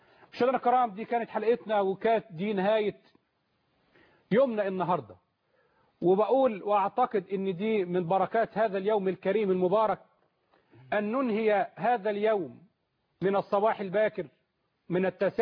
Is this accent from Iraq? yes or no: no; Al-Deraksa, Dakahlia, Egypt; لأحبابي في بلدتي قرية الدركسة مركز بنية النصر بمحافظة الدهلية